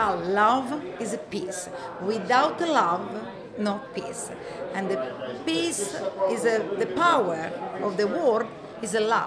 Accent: Abruzzo, Italy; English is a second language; now in United States; Yes, I came from Italy, from Abruzzo. Abruzzo is, you know, Abruzzo is a small region in the middle of Italy

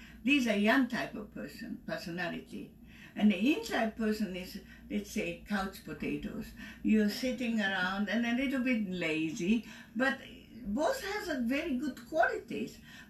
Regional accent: Kyoto, Japan; English is a second language; moved away as an adult; now in United States; I was born in Kyoto, Japan, in an old-fashioned, very old family, a well-known family, and I was a second of the 8 children.

